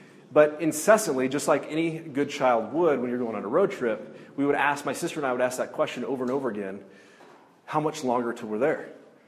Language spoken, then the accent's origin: English; Indiana, United States; So I grew up in Indiana.